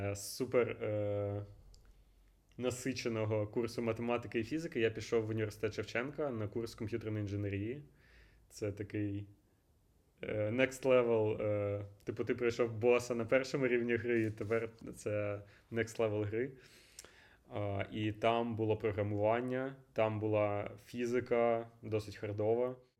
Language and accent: Ukrainian; Kyiv, Ukraine; Я з Києва і зараз знаходжусь в Києві.